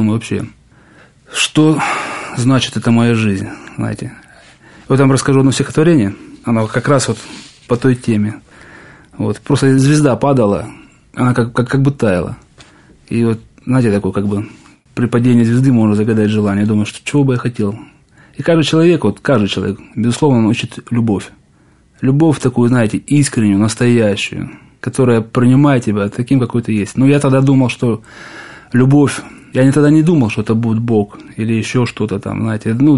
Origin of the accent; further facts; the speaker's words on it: Rostov-on-Don, Rostov Oblast, Russia; Я сам из Ростова, да, кстати.